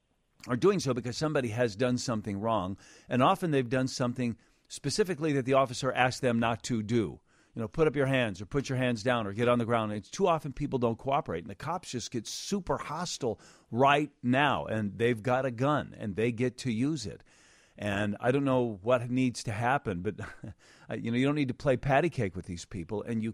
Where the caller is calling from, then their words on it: Chicago, Illinois, United States; And that's funny because I'm calling you from Chicago.